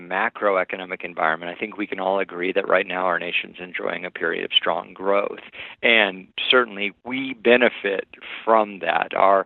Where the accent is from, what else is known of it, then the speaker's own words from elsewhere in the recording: Iowa, United States; now in Northwest Iowa, United States; I'm from Southeast Iowa. I love that area, but I'll admit there's almost no public hunting ground